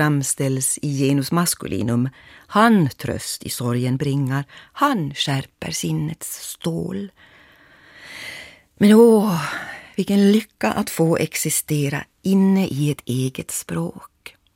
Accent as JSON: {"language": "Swedish", "region": "Ostrobothnia", "country": "Finland", "tie": "born or raised there", "first_language": "Ostrobothnian dialect", "said": "Mitt modersmål är en dialekt. Eftersom jag är född på landet i Österbotten. I en by där bara prästen och läraren talade fint, som det hette."}